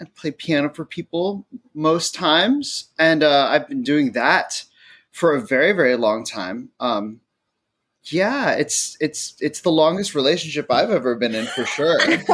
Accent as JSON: {"language": "English", "region": "Florida", "country": "United States", "tie": "born or raised there", "said": "I grew up in Florida, and my Titi Gladys still lived in New York"}